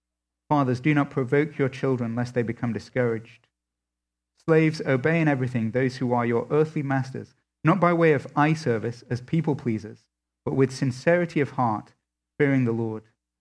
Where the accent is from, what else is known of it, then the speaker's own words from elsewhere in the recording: England, United Kingdom; as an Englishman